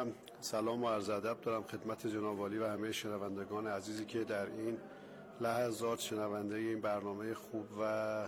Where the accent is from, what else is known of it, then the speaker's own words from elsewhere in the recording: Taleqan, Alborz, Iran; ما اصالتا طالقانی هست